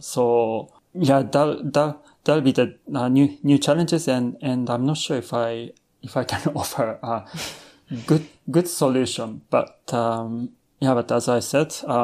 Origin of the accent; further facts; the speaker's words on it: Japan; moved away as an adult; also born or lived in Texas; I came from Japan. I was born and raised in Japan and, until my university time. And then after my university, I went to US. Well, I went to Texas. Then, the most of my adult life I spent in Texas.